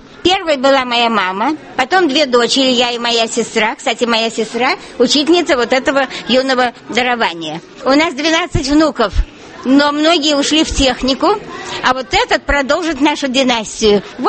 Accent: Saint Petersburg, Russia; now in Hamburg, Germany; В Гамбурге мы живем 13 лет, а приехали мы из Санкт-Петербурга.

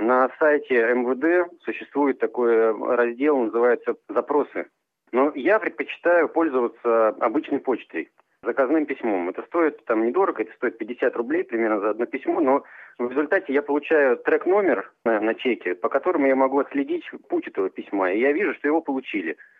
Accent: Tomsk, Tomsk Oblast, Russia; now in Saint Petersburg, Russia; тем более, что я сам из Томска, переехал в Питер.

